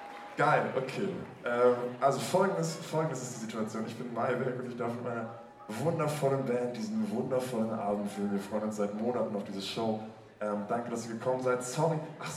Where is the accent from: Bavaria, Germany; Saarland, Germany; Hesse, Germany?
Hesse, Germany; Kassel; Vielleicht wissen Sie nicht, wir kommen eigentlich aus Deutschland. Ich bin aus Kassel.